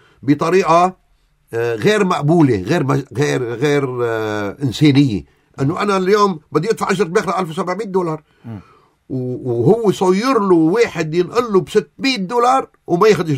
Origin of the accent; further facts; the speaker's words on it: Lebanon; ليش بتركي سامح لي كلبناني جاي من أرضه